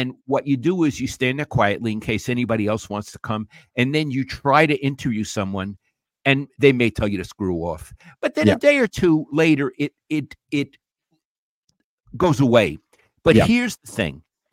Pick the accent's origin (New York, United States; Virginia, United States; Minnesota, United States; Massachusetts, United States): New York, United States; I am a New Yorker, and I'm very plain spoken